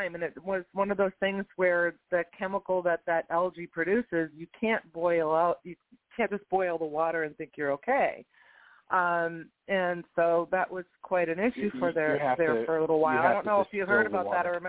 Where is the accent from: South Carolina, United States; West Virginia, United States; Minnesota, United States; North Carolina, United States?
Minnesota, United States; my sister and I, when we were growing up in Minnesota, my grandpa had a farm about an hour or so out of the city